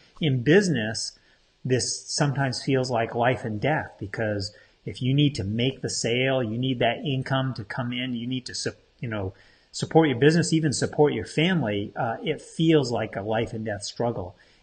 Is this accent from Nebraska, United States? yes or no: no; Maine, United States; So I'm from Maine, grew up being a big Celtics fan.